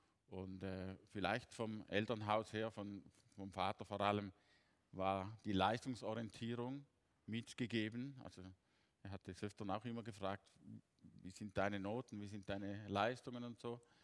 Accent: Herisau, Appenzell Ausserrhoden, Switzerland; 1965 aufgewachsen in Herisau in einer Familie, in der schon drei Kinder vorhanden waren. Ich bin ein Nachzügler.

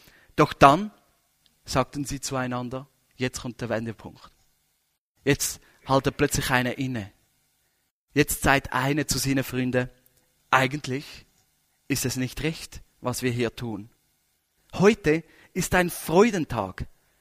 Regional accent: Switzerland; born there; Aber wir sind genau da in der Schweiz hier geboren worden.

